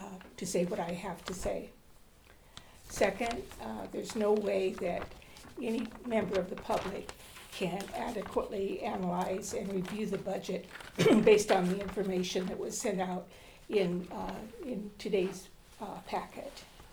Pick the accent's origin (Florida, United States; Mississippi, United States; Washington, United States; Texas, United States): Washington, United States; White Swan; I'm from White Swan, and I want to talk about the budget.